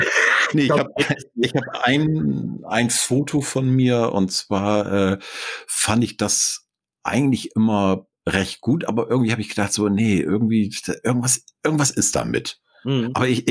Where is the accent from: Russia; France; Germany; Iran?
Germany; Northern Germany; weil ich habe echt als Norddeutscher unterm Tisch gelegen